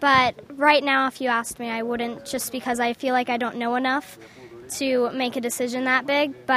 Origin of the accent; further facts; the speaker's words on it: United States; I think that I'm more American than Swiss, just because I've lived in the same place for my whole life, and I don't speak any other languages other than English, so I see myself as more an American, but I wish I saw myself as more Swiss.